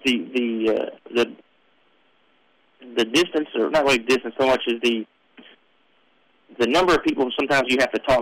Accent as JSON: {"language": "English", "town": "Corpus Christi", "region": "Texas", "country": "United States", "tie": "born or raised there", "said": "Yes, I'm from Corpus."}